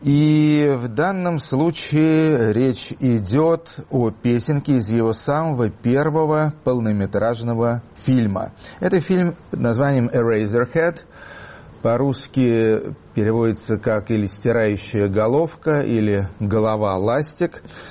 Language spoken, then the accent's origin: Russian; Russia; Когда он узнал, что я из России